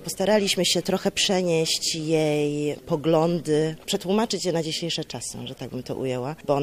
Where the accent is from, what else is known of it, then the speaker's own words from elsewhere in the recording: Poznań, Greater Poland Voivodeship, Poland; ja jestem z Poznania. … jestem aktorką gościnną tutaj w Teatrze Polskim w Poznaniu.